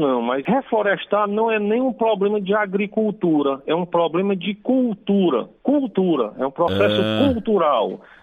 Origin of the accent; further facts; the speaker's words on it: Northeast Region, Brazil; E eu sou uma pessoa preocupada com o nosso ambiente, com o meu Nordeste, porque eu sou nordestino.